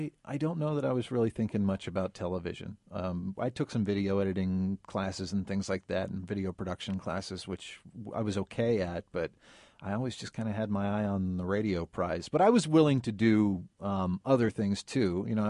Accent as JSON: {"language": "English", "town": "Sunman", "region": "Indiana", "country": "United States", "tie": "born or raised there", "said": "Yeah, I grew up in Sunman, Indiana."}